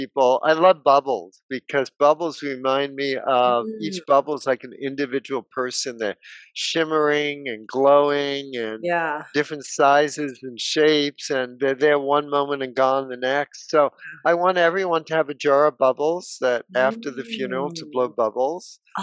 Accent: New York City, New York, United States; I grew up on Broadway. I grew up in New York City.

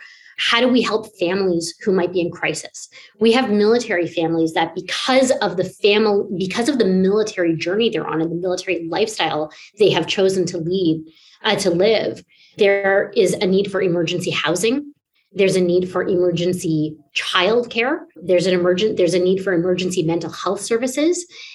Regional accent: Canada; It plays a huge impact in our day-to-day as Canadian citizens.

